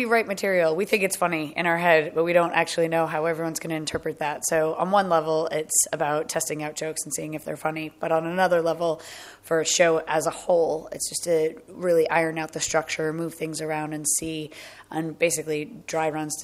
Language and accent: English; United States; accent: American; moved away as an adult; Yes, I am American. It is. I've been over here for quite some time, but I am very American.